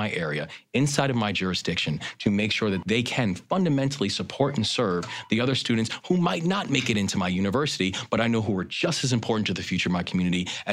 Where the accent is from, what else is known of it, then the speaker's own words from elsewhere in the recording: Baltimore, Maryland, United States; You take a city like my hometown of Baltimore, you can't understand the structural deficits and the inequity that exists within Baltimore